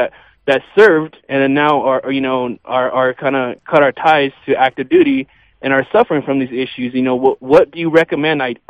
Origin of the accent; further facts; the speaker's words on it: East LA, California, United States; I grew up in East LA, and it was a bunch of BS